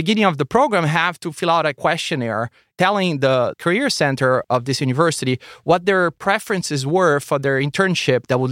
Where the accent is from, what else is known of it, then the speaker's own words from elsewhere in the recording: Brazil; I'm from Brazil originally